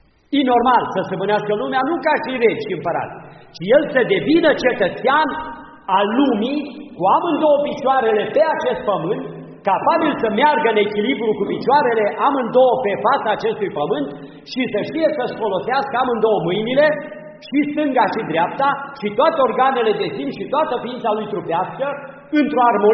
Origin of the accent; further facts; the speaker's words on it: Romania; E român, e, noi suntem români și cu asta basta.